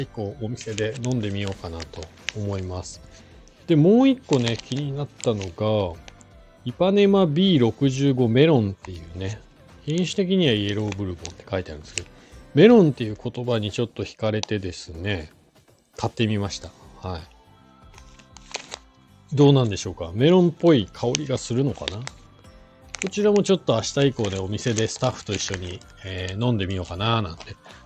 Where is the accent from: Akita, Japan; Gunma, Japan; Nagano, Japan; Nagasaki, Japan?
Nagano, Japan; Hakuba; 僕の地元のね、今ね、地元の白馬村の近く、